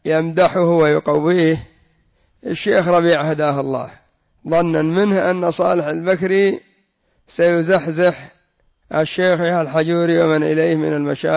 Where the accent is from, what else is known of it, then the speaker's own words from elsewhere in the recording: Yemen; فالحمد لله الذي أظهر طريقته وبور فتنته عندنا في اليمن، وليس له شأن عند غيرنا بحمد الله